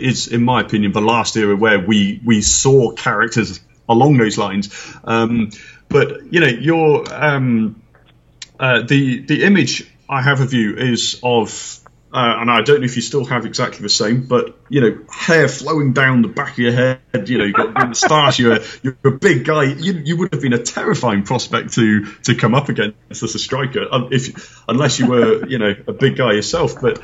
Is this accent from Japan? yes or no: no; England, United Kingdom; I grew up in England